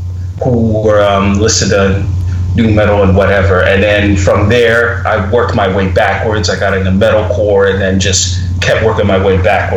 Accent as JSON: {"language": "English", "town": "Queens", "region": "New York", "country": "United States", "tie": "born or raised there", "also_born_or_lived": "Brooklyn / California", "said": "I was born in Brooklyn, and then I lived in Queens for most of my childhood, and then I moved out to California"}